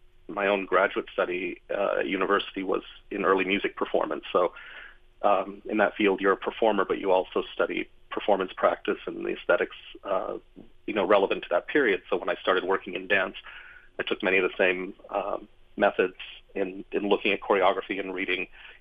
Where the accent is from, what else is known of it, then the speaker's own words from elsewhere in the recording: Los Angeles, California, United States; where I grew up in Los Angeles